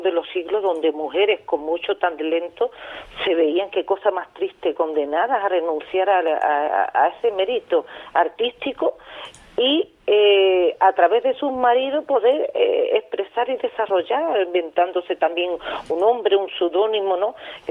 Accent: Huelva, Andalusia, Spain; No, soy de Huelva, capital.

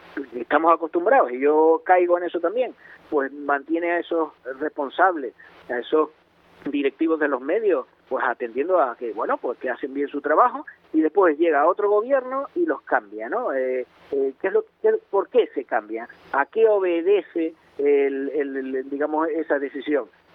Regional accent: Canary Islands, Spain; lo que sí a mí me indigna muchísimo como canario

